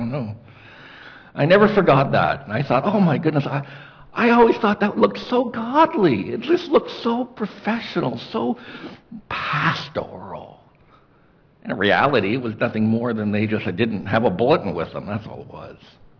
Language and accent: English; Toronto, Ontario, Canada; Well, I grew up in Toronto, went to church in Toronto, a big church